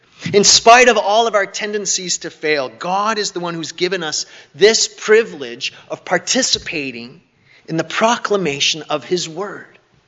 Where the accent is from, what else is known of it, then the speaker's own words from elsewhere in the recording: Canada; Or it might be my own upbringing as a Canadian, those Canadian sensitivities that we all have, right?